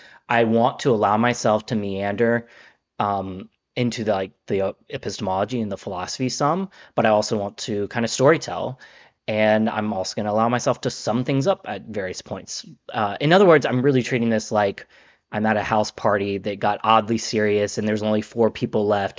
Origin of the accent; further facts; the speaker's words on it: Covington, Georgia, United States; And I'm from Georgia. I grew up in Covington, Georgia, out in the woods. And I have two older sisters.